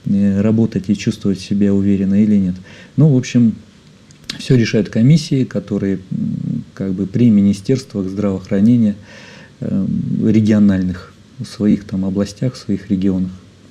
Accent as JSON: {"language": "Russian", "town": "Kotlas", "region": "Arkhangelsk Oblast", "country": "Russia", "tie": "born or raised there", "said": "я планировал вернуться в родной городок, маленький город Котлас, на юге Архангельской области."}